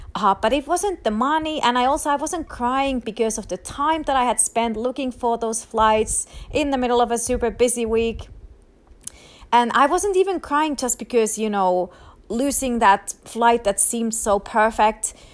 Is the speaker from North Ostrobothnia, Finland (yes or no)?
no; Rovaniemi, Lapland, Finland; And with these flights, I get to stay in my hometown, Rovaniemi, even a bit longer.